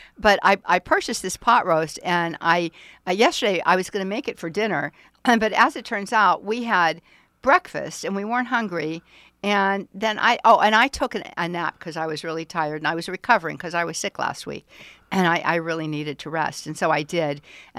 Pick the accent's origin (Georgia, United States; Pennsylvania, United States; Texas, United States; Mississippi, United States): Pennsylvania, United States; Pittsburgh; accent: Pittsburgh; But he teases me about my Pittsburgh accent.